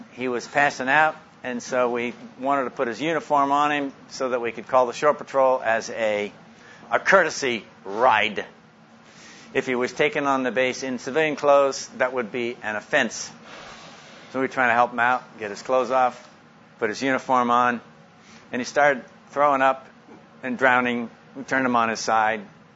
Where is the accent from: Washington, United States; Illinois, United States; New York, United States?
New York, United States; New York City; I grew up in New York City.